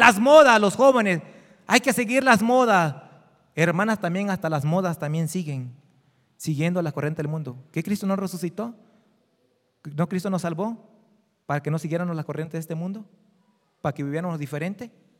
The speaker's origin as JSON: {"language": "Spanish", "region": "Veracruz", "country": "Mexico", "said": "Yo soy jarocho. De esa lengua larga que somos, ¿verdad? Bueno, no soy de Alvarado"}